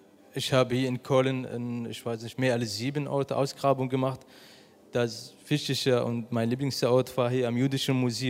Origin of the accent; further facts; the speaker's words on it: Syria; born there; German is a second language; wo ich geboren bin, das war einen römischen Ort gewesen, am Euphrat, und Syrien ist eine römische Stadt gewesen.